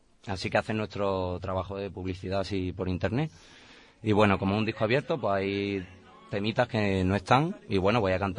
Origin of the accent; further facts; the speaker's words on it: Mijas, Andalusia, Spain; born there; la Feria de Mija, que es mi tierra natal